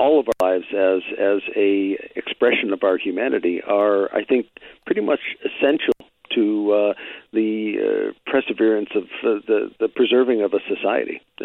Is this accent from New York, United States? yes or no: yes; Poughkeepsie, New York, United States; I was raised in Poughkeepsie. I was the child of two IBMers